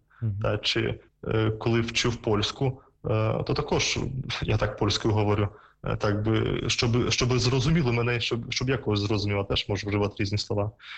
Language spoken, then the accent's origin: Ukrainian; Belarus; accent: Belarusian; first language Russian; Ukrainian is a second language; now in Ukraine; я є з російськомовної родини, але я такою російською говорив, як не був правильно російською, але з білоруським акцентом.